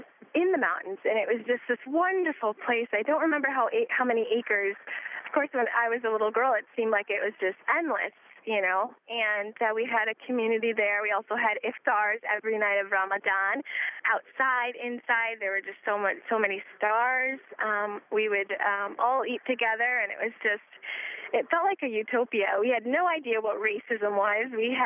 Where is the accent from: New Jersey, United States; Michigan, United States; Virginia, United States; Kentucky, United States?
Michigan, United States; Ann Arbor; I'm from Ann Arbor, Michigan.